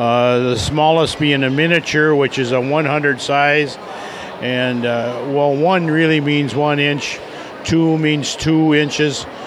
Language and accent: English; Delano, Minnesota, United States; and I'm from Delano, Minnesota.